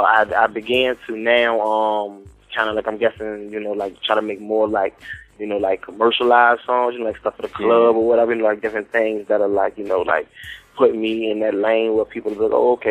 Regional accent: Richmond, Virginia, United States; I'm from Richmond, Virginia, Northside Highland Park.

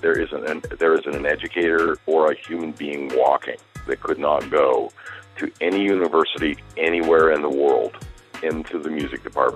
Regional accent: Brooklyn, New York, United States; because I was raised in Brooklyn, New York, which is considered a, you know, an inner city now.

